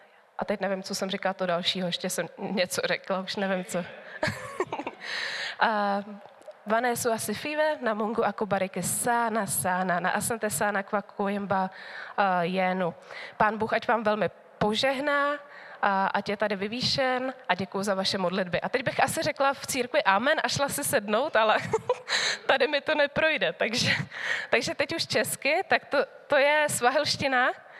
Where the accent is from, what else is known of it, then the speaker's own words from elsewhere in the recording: Lysá nad Labem, Central Bohemian Region, Czechia; moved away as an adult; also born or lived in Sacká; Pocházím z Polabí z Lise nad Labem, ale vlastně než jsem letěla do Afriky, tak jsem 14,5 let žila v Sacké.